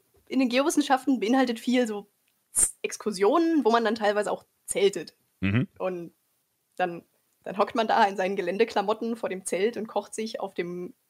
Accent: Saxony, Germany; Also ich komme aus dem Südwesten von Leipzig, südwestlich von Leipzig. Das heißt, es wäre eine furchtbar langweilige, trostlose Gegend, wenn da nicht alle paar Kilometer ein ehemaliges Tagebaurestloch, also ein See, wäre.

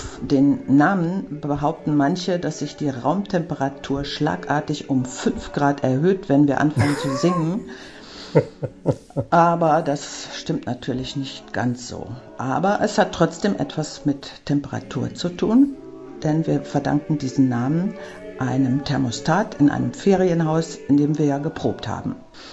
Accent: Bergisch Gladbach, North Rhine-Westphalia, Germany; Wir kommen nicht nur aus Bergisch Gladbach, sondern wir kommen sogar aus dem Ortsteil Refrath.

